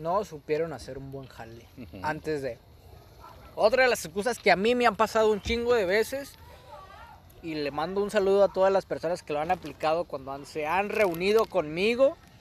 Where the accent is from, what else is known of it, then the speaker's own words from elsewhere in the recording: Monterrey, Nuevo León, Mexico; Yo como regio, tú como regio, sabemos que eso es un vil mito.